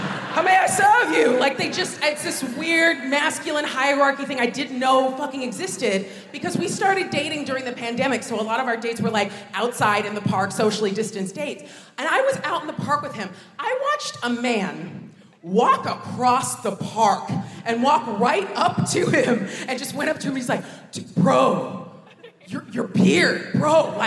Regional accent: United States; when I was growing up in America, I didn't know

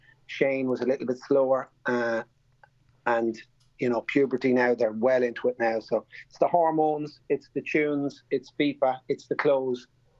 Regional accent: Navan, Leinster, Ireland; Growing up in Navan in the middle of the 70s and 80s, like if you didn't have a fire on in the winter, it's just like hypothermia, like these Irish bungalows.

